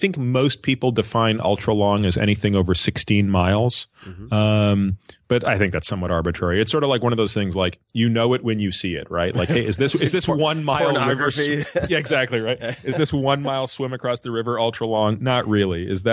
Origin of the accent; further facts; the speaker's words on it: Canada; Well, growing up, Timmy and I grew up in Canada.